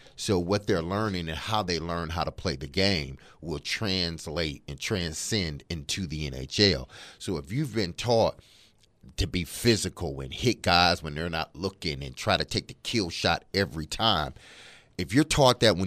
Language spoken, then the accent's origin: English; Detroit, Michigan, United States; Like, I grew up around it in Detroit